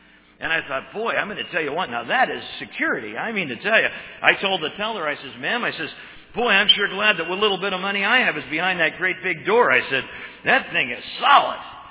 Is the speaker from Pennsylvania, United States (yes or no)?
yes; Hazleton, Pennsylvania, United States; born there; I was born in Hazleton, but I was born spiritually in Weatherly.